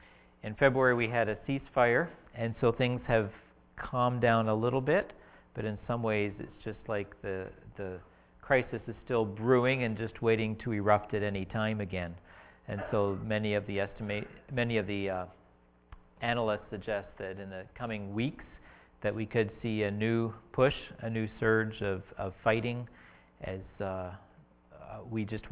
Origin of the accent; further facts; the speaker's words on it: Canada; now in Ukraine; Yes, we are, like Pastor Dave, we are Southerners. We're from Southern Canada. And in fact, my wife Jackie grew up about less than an hour west on a dairy farm from where Pastor Dave was. And I grew up about 45 minutes north